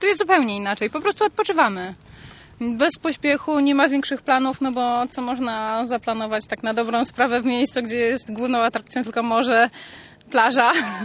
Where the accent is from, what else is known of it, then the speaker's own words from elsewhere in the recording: Masovian Voivodeship, Poland; Spod Warszawy, mała miejscowość.